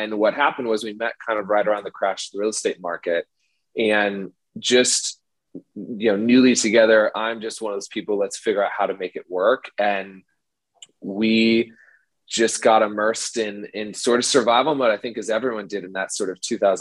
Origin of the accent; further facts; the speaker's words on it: Midwest, United States; And I grew up in the Midwest and, you know, they were split level. They were two-story houses.